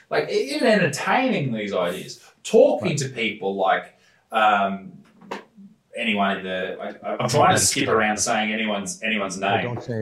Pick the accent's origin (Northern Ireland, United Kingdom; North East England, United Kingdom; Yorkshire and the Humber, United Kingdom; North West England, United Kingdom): North East England, United Kingdom; Newcastle upon Tyne; mate, I'm from Newcastle.